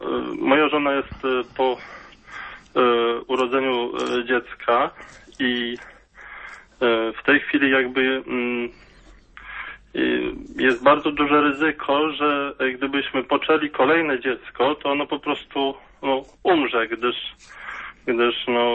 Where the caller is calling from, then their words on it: Dąbrowa, Kuyavian-Pomeranian Voivodeship, Poland; Jestem z Dąbrowy, okolicy Mogilna w Kujawsko-Pomorskim